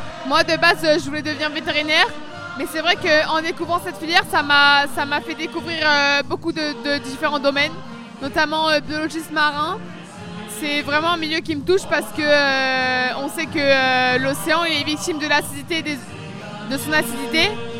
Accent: Clermont-Ferrand, Auvergne-Rhône-Alpes, France; Non, pas du tout, je suis de Clermont-Ferrand

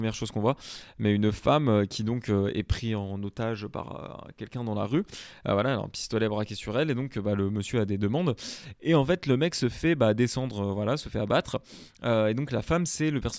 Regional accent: Portugal; Et puis, je suis portugais, donc au Brésil, ça parle portugais.

